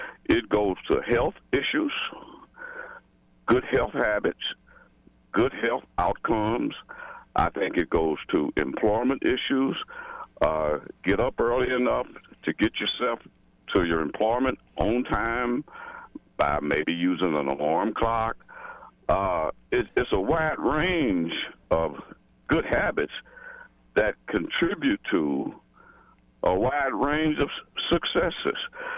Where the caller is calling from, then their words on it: Shawnee, Kansas, United States; And I'm calling from Shawnee, Kansas.